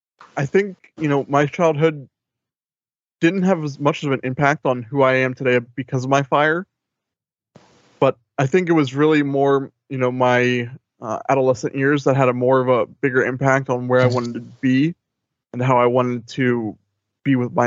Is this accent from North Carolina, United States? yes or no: yes; Matthews, North Carolina, United States; moved away as an adult; also born or lived in Baltimore, Maryland; But yeah, so I moved from Baltimore, Maryland when I was like 3 to Matthews, North Carolina. And that's where I, you know, I grew up until I was 18 and I left for the Army.